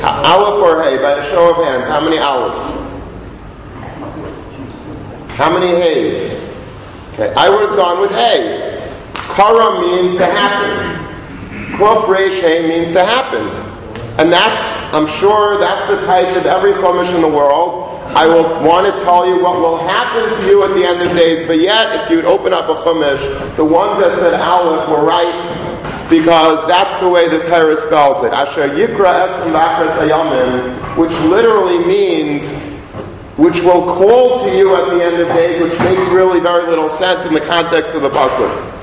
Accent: Long Beach, New York, United States; at least from a boy growing up in Long Beach.

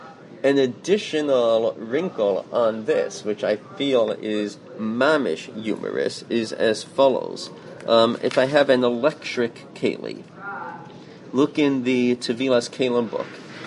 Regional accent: West Orange, New Jersey, United States; growing up in West Orange, my real childhood

